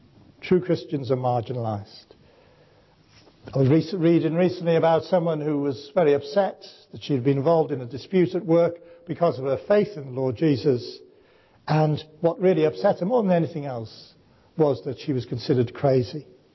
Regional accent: Wales, United Kingdom; Now, I might have told you before that I'm a Welshman.

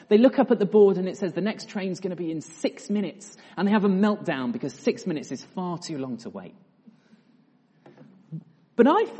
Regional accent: Loughborough, East Midlands, United Kingdom; also born or lived in London; I used to live in London, so I grew up in Loughborough, and I arrived in London

